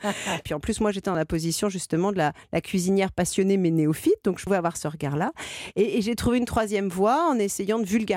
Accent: France; bien qu'étant née française

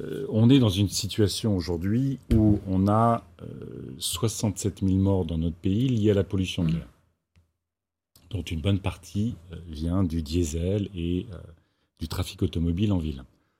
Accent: Hauts-de-France, France; Moi, vous savez, je viens de Picardie. Dans mon village où je suis né, vous n'avez plus de gare avec un. Il n'y a pas de train qui passe, il n'y a pas les bus, il n'y a pas le métro, il n'y a pas le tram.

